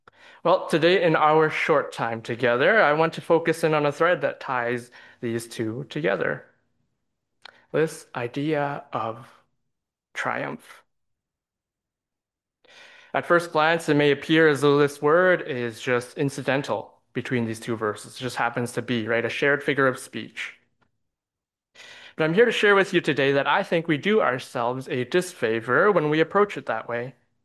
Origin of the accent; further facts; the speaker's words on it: Edmonton, Alberta, Canada; I was born and raised in Edmonton. I just actually got back from there this past week. I try to take a trip back every year.